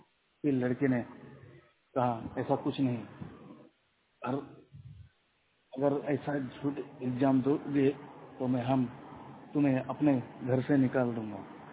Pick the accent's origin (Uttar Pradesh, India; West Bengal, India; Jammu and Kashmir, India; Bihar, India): West Bengal, India; मैं वेस्ट बंगाल का रहने वाला हूँ।